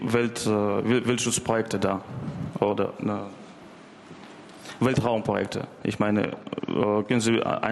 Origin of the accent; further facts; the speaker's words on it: Russia; German is a second language; Ich bin aus Russland.